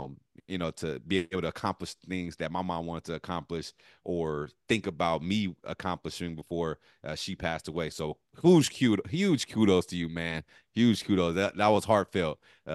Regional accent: California, United States; So I always look at it because I went to Utah. I'm from California.

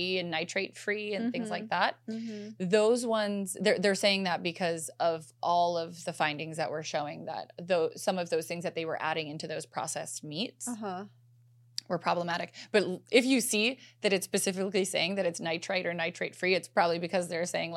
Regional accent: Alberta, Canada; I grew up in Alberta, Canada, which is also known as like the beef country.

